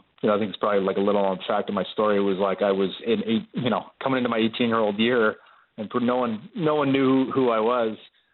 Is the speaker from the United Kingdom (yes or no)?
no; Maple Ridge, British Columbia, Canada; I grew up playing in Camille Arena in Maple Ridge, BC.